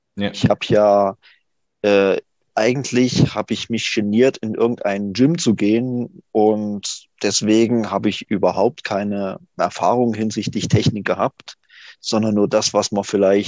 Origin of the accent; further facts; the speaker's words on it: Ilmenau, Thuringia, Germany; Ich komme aus Ilmenau, das ist in Thüringen.